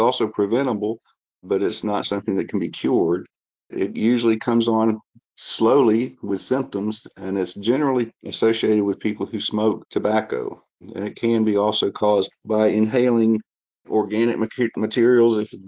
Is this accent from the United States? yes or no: yes; Georgia, United States; I grew up in the Southeast. I traveled around a bit growing up, but spent a lot of years in Georgia.